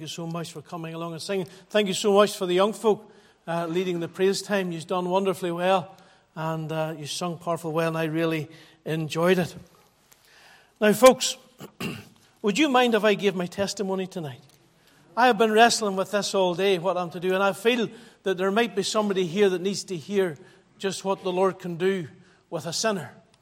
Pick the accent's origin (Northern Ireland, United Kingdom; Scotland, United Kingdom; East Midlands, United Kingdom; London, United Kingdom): Northern Ireland, United Kingdom; Glenwherry; I went to Glenwherry Presbyterian Church. Just 3 miles up the road. And I was brought up in the Presbyterian Church.